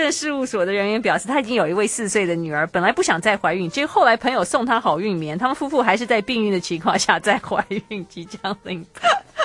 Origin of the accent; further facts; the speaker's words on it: Taiwan; 说我们台湾人的生育率实在太低了